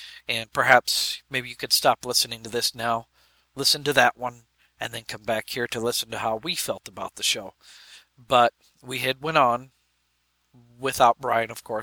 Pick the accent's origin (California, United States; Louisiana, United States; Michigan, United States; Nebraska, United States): Nebraska, United States; the Cornhusker.